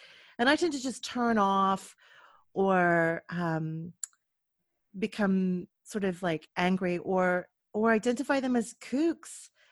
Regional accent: United States; now in United Kingdom; this is very specific to the US, and being an American and we have an election coming up

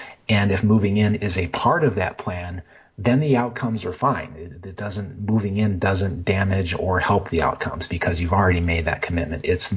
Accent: Denver, Colorado, United States; There's some researchers in Denver, in my hometown, and also some researchers in Australia

